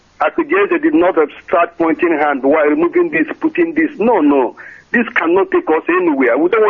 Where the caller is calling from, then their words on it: Trondheim, Trøndelag, Norway; Hello, I'm calling from Trondheim in Norway.